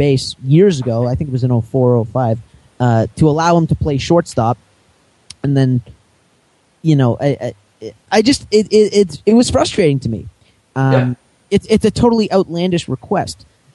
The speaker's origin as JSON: {"language": "English", "country": "Canada", "said": "As a Canadian, I am upset."}